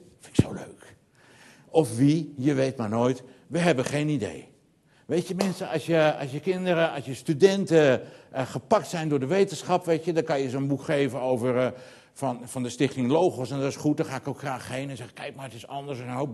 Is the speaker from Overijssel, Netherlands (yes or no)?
no; North Holland, Netherlands; now in Sliedrecht, Netherlands; Dat is ook in Sliedrecht nog nodig. Weet je, bij ons in Noord-Holland helemaal, daar gaat bijna niemand meer naar de kerk.